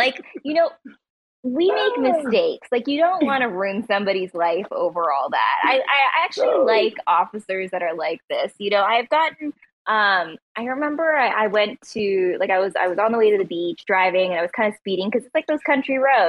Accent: Canada; Yeah, I'm Canadian. We're still weird about that shit.

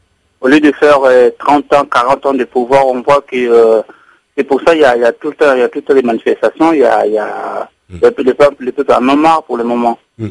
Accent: Republic of the Congo; Ouais, je suis pas togolais, je suis congolais.

